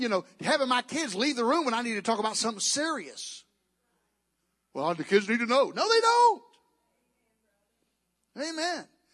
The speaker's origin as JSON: {"language": "English", "region": "the South", "country": "United States", "said": "You know, I'm from the South."}